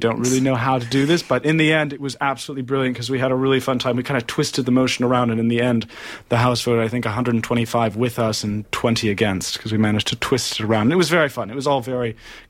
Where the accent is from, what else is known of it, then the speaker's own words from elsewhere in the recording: California, United States; I'm from California, and I can indeed surf.